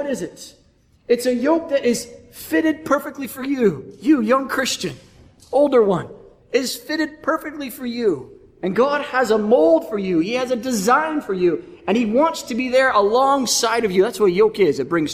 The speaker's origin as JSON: {"language": "English", "town": "Kitchener", "region": "Ontario", "country": "Canada", "said": "I'm from Kitchener, Ontario, Canada."}